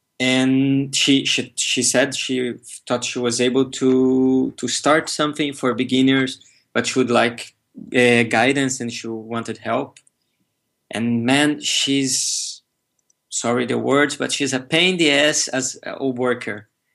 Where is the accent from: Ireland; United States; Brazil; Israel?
Brazil; Rio de Janeiro; moved away as an adult; also born or lived in Osório, Rio Grande do Sul; I was born in Rio Grande do Sul, in Osório, but with 5 days of life I went to Rio de Janeiro, so I'm Carioca from roots, to be from the beginning of my life until 20 years old I was living there.